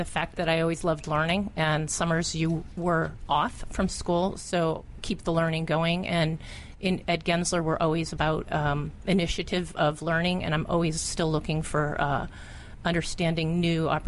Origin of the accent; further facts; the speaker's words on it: Connecticut, United States; Connecticut.